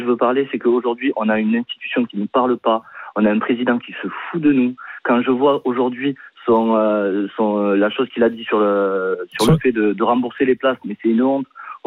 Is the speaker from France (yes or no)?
yes; Toulouse, Occitanie, France; J'évite des repas à Toulouse parce que je suis toulousain de base